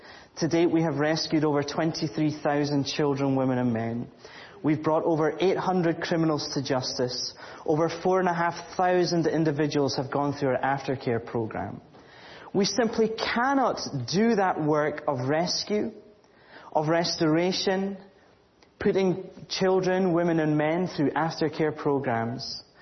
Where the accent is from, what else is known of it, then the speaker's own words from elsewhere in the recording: Scotland, United Kingdom; accent: Scottish; I'm sorry that there's not going to be any subtitles along with my Scottish accent, but hopefully you can all tune in. I feel very much at home because this reminds me of my home church in terms of just the building.